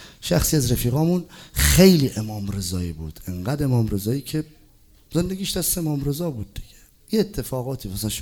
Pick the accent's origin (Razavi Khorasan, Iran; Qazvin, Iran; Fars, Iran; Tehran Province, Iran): Fars, Iran; Shiraz; گفتم آره بچه ایرانم. کجایی؟ بچه شیرازم